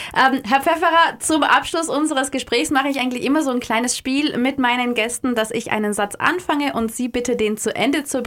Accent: Kurtatsch, Trentino-Alto Adige, Italy; Ich bin in Kurtatsch zu Hause gewesen.

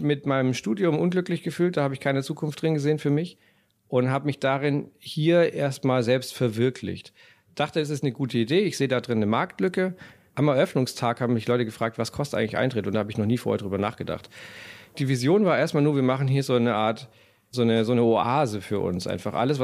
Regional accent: Southern Germany, Germany; Also ich komme aus Süddeutschland.

